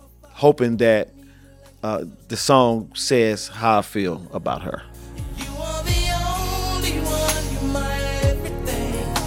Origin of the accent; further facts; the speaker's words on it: California, United States; I'm from Southern California.